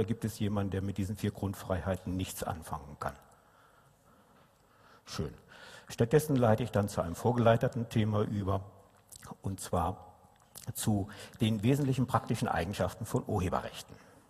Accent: Bielefeld, North Rhine-Westphalia, Germany; Und wie Sie hören, komme ich aus Bielefeld.

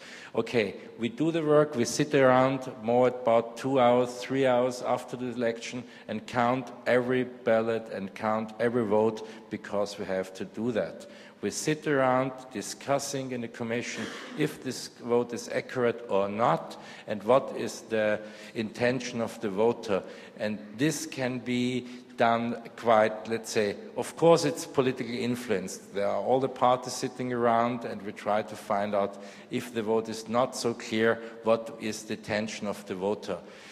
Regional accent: Vienna, Austria; English is a second language; I come from Vienna, and I'm a member there in a voting commission since years

